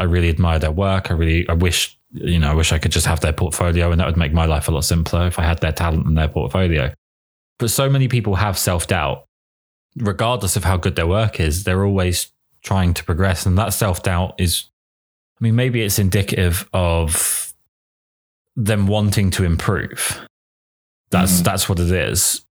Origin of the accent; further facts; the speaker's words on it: England, United Kingdom; So I'm painfully English and I have the terrible habit of always going towards the negative rather than the positive.